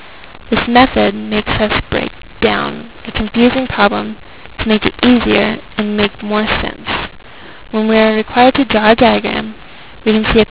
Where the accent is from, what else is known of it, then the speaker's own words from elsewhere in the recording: San Diego, California, United States; also born or lived in Vista / Spring Valley; I'm from San Diego, but I've lived many places throughout San Diego County my entire life. I was born in the North County in Vista, and I lived there until I was about 6 years old.